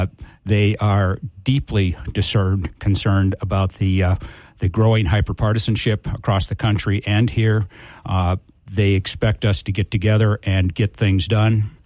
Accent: Hamilton, Ontario, Canada; I was born and raised in Hamilton, and I spent 30 years in the Army, and at the end of 30 years, it was … thank you for your service, go home. So I did. I returned to Hamilton, and that's where I've lived ever since.

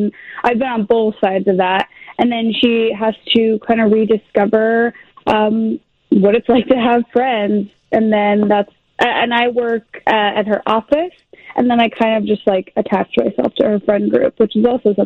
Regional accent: Skokie, Illinois, United States; Yeah, I'm actually from Skokie. And whenever I say I'm from Chicago, people get angry. And then when I say I'm from Illinois, people also get angry.

